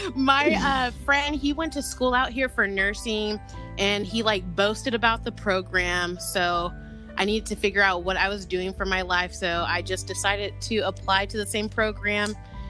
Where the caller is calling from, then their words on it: Midvale, Utah, United States; I'm calling from Midvale, Utah.